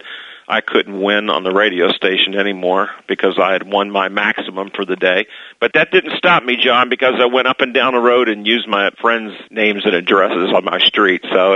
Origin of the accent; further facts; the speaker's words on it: Louisville, Kentucky, United States; I grew up in Louisville, went to St. X High School, and went on to Eastern Kentucky for college